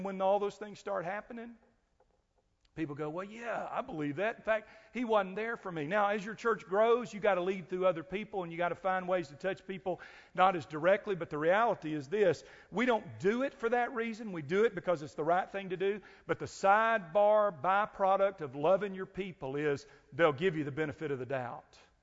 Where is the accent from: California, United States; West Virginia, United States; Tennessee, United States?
Tennessee, United States; Cleveland; I grew up in Cleveland, Tennessee, world headquarters for the Church of God and the Church of God of Prophecy.